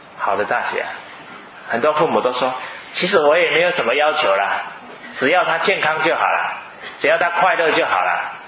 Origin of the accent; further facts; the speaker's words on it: China; 哦，是我们中国人得到第一面